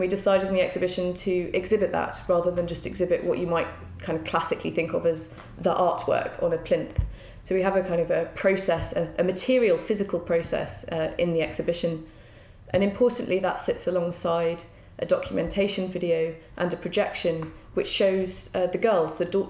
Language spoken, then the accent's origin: English; United Kingdom; now in Denmark; coming to Denmark to work in this museum as a British person